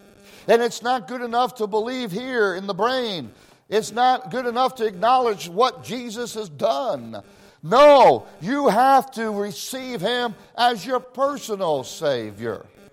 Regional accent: Israel; when I was in Israel, I grew up in Israel, not all my young life, but partly

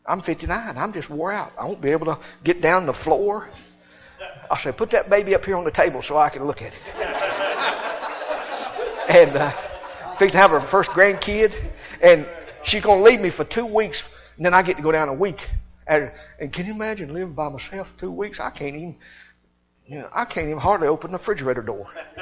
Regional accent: United States; I love Monroe. I'm glad I'm an American.

